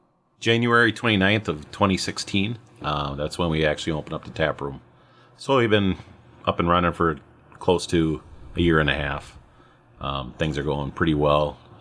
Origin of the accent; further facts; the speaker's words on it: Jordan, Minnesota, United States; because we're all originally from Jordan.